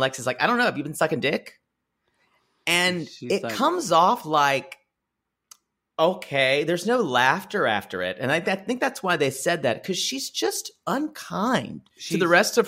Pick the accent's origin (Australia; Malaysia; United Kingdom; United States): Australia; I'm like I'm Australian.